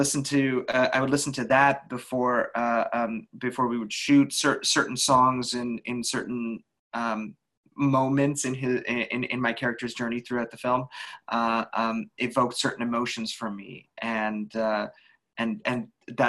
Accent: Calgary, Alberta, Canada; I'm Canadian, and I'm from Calgary

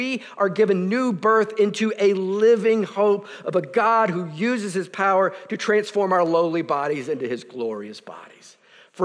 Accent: United States; I am proud and glad that I'm American. I genuinely am. I love this place.

